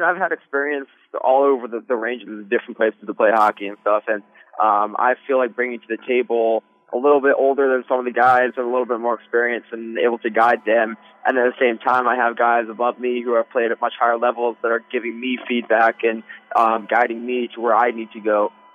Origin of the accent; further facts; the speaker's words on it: Virginia, United States; I grew up playing in the Kettler Capitals Iceplex, which is the home of the Capitals, for their practice facility, and it's a great place to grow up, and I learned to skate there and everything